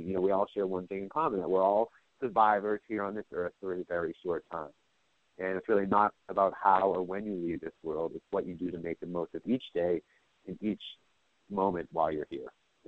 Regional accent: United States; I hate myself for being American.

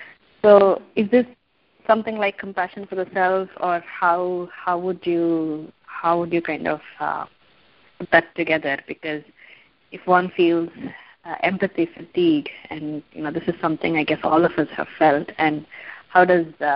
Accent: Champaign, Illinois, United States; from Champaign, Illinois.

